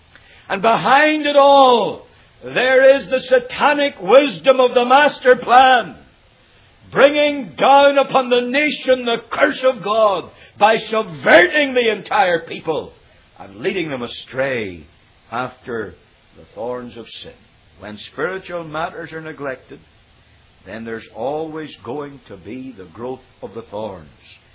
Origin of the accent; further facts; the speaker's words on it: United Kingdom; I come from Britain.